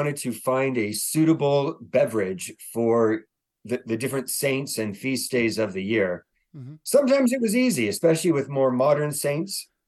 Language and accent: English; California, United States; now in Waco, United States; Yeah, I grew up in Southern California.